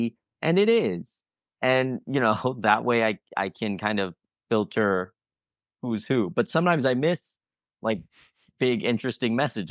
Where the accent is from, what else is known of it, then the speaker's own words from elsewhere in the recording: Colorado, United States; No, we are both from Colorado, though. Me and Gus Kenworthy are two classic Colorado boys